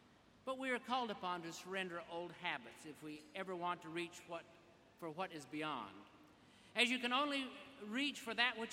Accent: Vernal, Utah, United States; I am from Vernal, Utah, home of Dinosaur National Park and a Tasty Freeze, where the hippest characters in town have been extinct 70 million years.

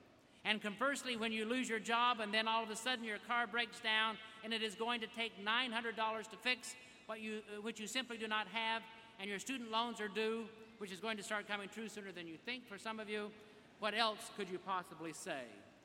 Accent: Vernal, Utah, United States; I am from Vernal, Utah, home of Dinosaur National Park and a Tasty Freeze, where the hippest characters in town have been extinct 70 million years.

